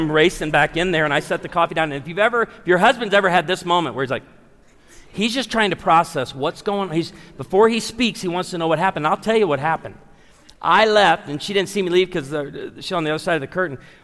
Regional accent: Branson, Missouri, United States; I'm from Branson, we minister to a lot of senior adults

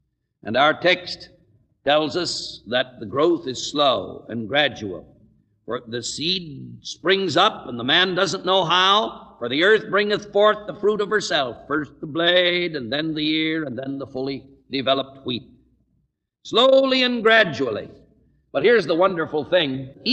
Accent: California, United States; I was born in California and I lived in vineyards.

